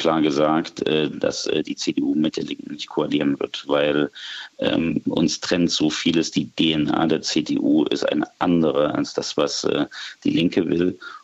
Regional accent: Thuringia, Germany; In meinem Heimatland Thüringen, wenn es um die Bildungsfragen geht, jede 10. Stunde fällt aus.

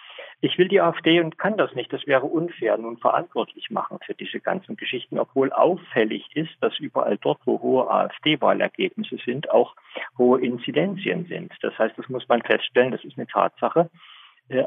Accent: Saxony, Germany; Ja, ich bin Sachse und ich bin gern Sachse. Und ich bin einer, der sich weltoffen versteht und der weiß, dass er nicht nur Sachse ist, sondern auch Deutscher und auch Europäer

